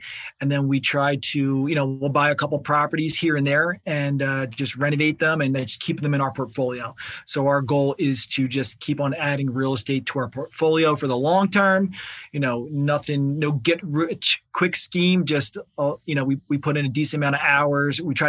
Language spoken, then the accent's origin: English; Philadelphia, Pennsylvania, United States; I live in the Philadelphia suburbs, so about 20 minutes outside of Philly. Born and raised in Philly. I'm about be 40 years old this year. Come from an Irish Catholic family, one of five kids.